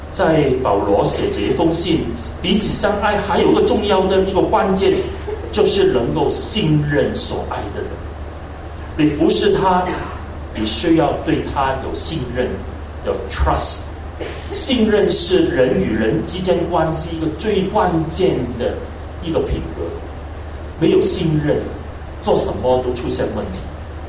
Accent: Hong Kong; 我们香港人说一句话，要做一个活尸，就是让人能够活睦的人，非常的不容易啊。

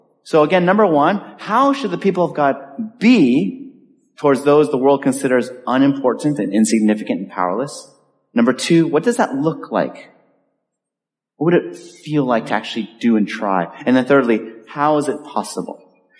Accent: Los Angeles, California, United States; I grew up in Los Angeles

